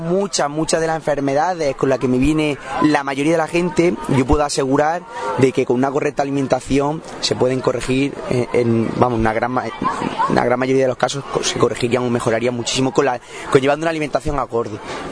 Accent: Ibros, Andalusia, Spain; es un producto de allí de mi tierra, de Jaén, de donde somos que nosotros somos de Jaén, de Ibro concretamente

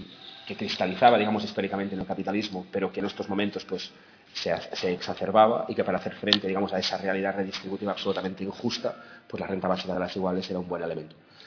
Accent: Catalonia, Spain; con lo buenos que somos los catalanes

